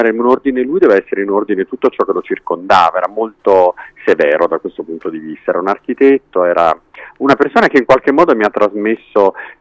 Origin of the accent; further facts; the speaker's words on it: Naples, Campania, Italy; Io sono napoletano, quindi voglio dire, una madre molto dedita alla famiglia